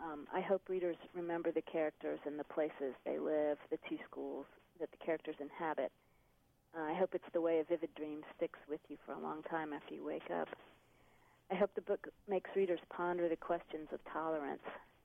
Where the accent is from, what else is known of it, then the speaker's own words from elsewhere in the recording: Atlanta, Georgia, United States; This may have something to do with growing up in Atlanta in the 60s